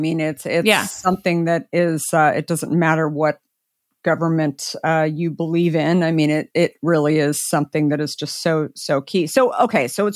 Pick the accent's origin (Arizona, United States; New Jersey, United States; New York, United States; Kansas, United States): Arizona, United States; I grew up in Arizona, and I remember very specifically that there were certain times of year where, you know, we couldn't get fruits, even being in Arizona.